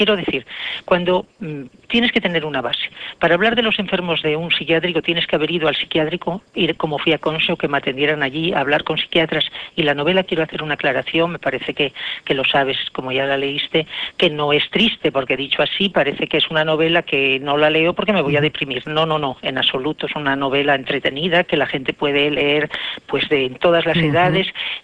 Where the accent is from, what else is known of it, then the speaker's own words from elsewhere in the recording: Mieres, Asturias, Spain; born there; yo nací en Mieres del Camino, que es por donde transcurre desde León hasta Santiago el camino primitivo